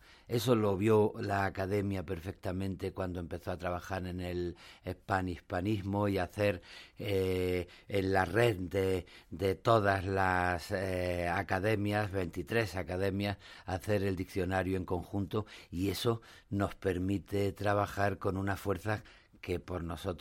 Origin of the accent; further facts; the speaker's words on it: Spain; de esa cifra tan amplia solo el 8% somos españoles.